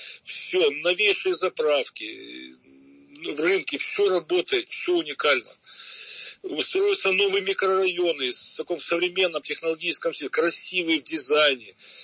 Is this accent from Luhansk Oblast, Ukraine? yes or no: no; Crimea, Ukraine; я как коренной крымчанин, здесь родился мой прадед, и дед, и отец, и я, и дети мои, то, слава Богу, родились, сыновья.